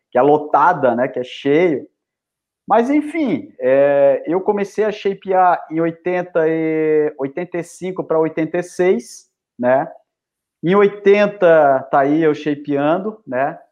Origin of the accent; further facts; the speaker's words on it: Laguna, Santa Catarina, Brazil; now in Florianópolis, Brazil; Sou catarinense, eu sou de Laguna.